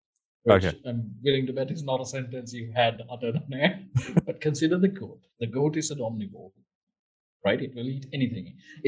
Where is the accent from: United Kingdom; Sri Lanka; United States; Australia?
Sri Lanka; first language si; English is a second language; one of the fundamental problems of the language, my native language, Sinhala. So we, at some point in 2018, we had massive race riots in Sri Lanka, in Digala